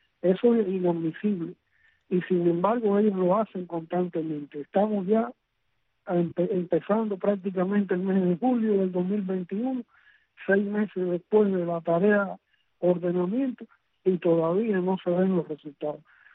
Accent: Cuba; Estoy muy triste como cubano

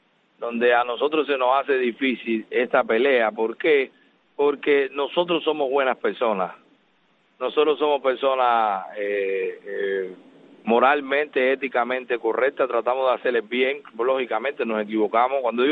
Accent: Cuba; somos los cubanos, tenemos todos los poderes

